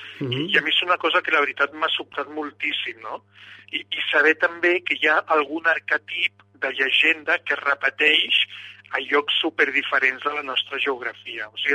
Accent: Arnes, Catalonia, Spain; Les bruixes d'Arnes va ser aquest primer caçador de bruixes de la història de Catalunya que apareix al meu poble i acusa dues dones de ser adoradores del diable, no?

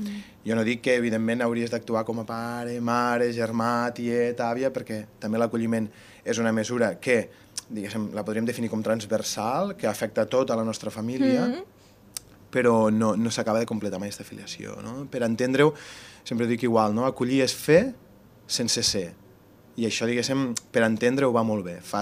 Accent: Tortosa, Catalonia, Spain; des d'on vinc, des de Tortosa, està dispers

